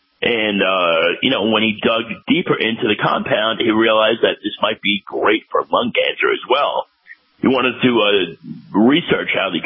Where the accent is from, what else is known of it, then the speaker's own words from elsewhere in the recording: New York, United States; Yes, my home state of New York.